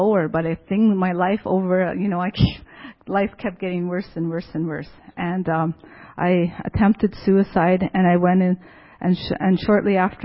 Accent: Saskatchewan, Canada; also born or lived in Swift Current; now in Regina, Canada; I'm First Nation. I'm from Regina. Well, I've lived in Regina for the last 24 years, but I'm from northern Saskatchewan.

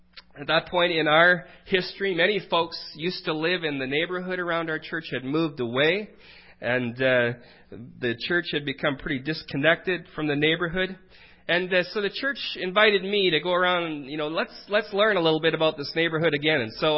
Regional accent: Wetaskiwin, Alberta, Canada; I grew up in Wetaskiwin, Alberta. It's a little town south of Edmonton in Alberta.

